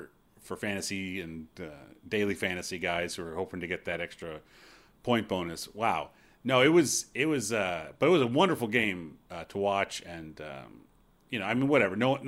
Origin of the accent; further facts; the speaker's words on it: United States; I've been calling him Robert, you know, because I'm American, first of all.